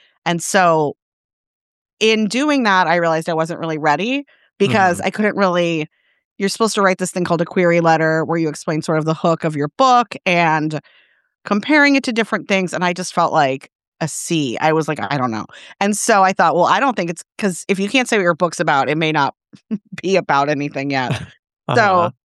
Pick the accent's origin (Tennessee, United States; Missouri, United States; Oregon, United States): Missouri, United States; St. Louis; Yeah, I grew up in St. Louis, Missouri